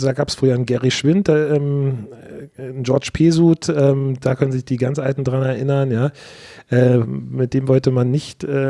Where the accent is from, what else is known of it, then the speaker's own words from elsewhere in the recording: Berlin, Germany; damals als Berliner wurde man nicht großartig gefördert